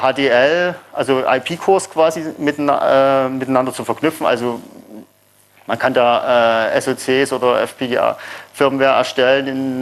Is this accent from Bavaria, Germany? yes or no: no; Dresden, Saxony, Germany; Ich komme aus Dresden.